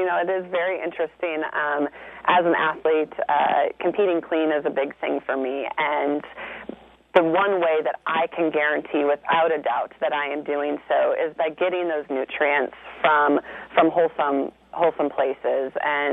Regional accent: Minnesota, United States; growing up, I grew up in Minnesota. We had a milkman all the way into my 20s.

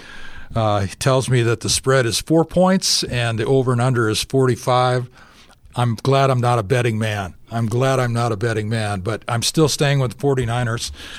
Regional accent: Pacific Northwest, United States; Since growing up in the Northwest, the Seattle Seahawks are my number two team.

